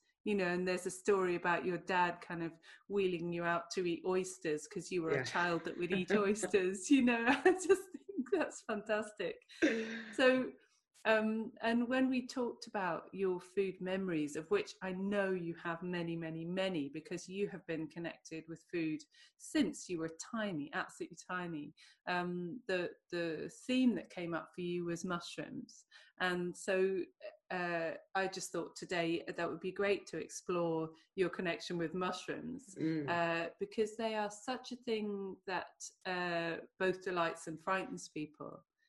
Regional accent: Ireland; I don't speak Gaelic, and yet because I'm Irish, people expect me to.

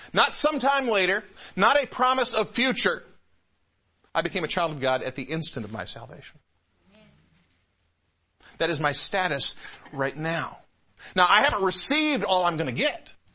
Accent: Ballston Spa, New York, United States; born there; I was born on March 23rd, 1963 in Ballston Spa, New York. Where's Ballston Spa near? It's about 35 miles north of Albany, New York. Just south of Saratoga.

